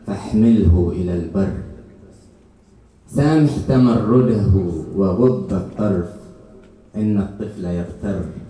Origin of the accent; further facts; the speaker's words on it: Al Omran, Eastern Province, Saudi Arabia; born there; هنا على بعد 5 كيلومترات من مسقط رأسي العمران.